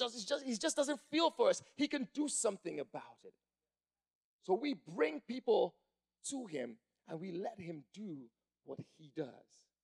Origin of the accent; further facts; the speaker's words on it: Nigeria; I was born in Nigeria. Lived in Nigeria.